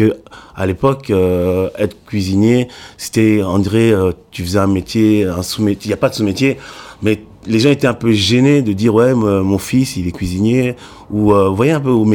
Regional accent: Waterloo, Wallonia, Belgium; also born or lived in Kinshasa; et je suis belge, d'origine congolaise et capverdienne. Et je viens de Waterloo, j'ai grandi là-bas, je suis né à Kinshasa.

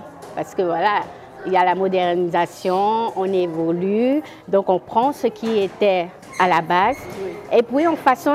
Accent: Côte d’Ivoire; also born or lived in Netherlands; now in Belgium; C'est comme ça que je suis arrivée, en fait, donc de la Côte d'Ivoire à la Hollande, de la Hollande en Belgique.

